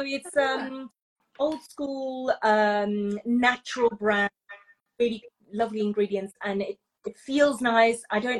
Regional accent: United Kingdom; we're British, we'll deal with it.

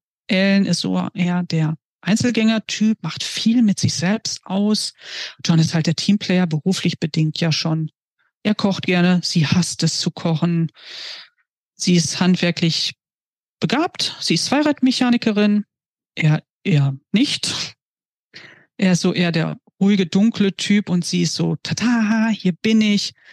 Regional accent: North Rhine-Westphalia, Germany; ich aus Minden komme. Ich bin da geboren, ich bin da zur Schule gegangen. Ich habe in einem Dorf nicht weit von Minden gewohnt. Und ja, ich habe meine ganze Schulzeit da verbracht. Und das ist meine Heimat.

